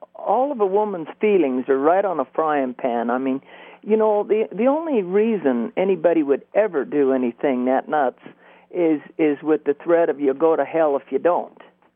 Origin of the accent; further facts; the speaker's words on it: Utah, United States; also born or lived in Arizona; I was born on the Indian reservation.